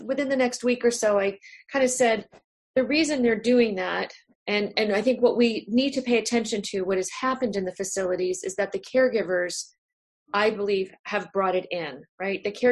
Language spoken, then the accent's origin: English; Massachusetts, United States; from Southeastern Massachusetts in Plymouth and Barnstable counties.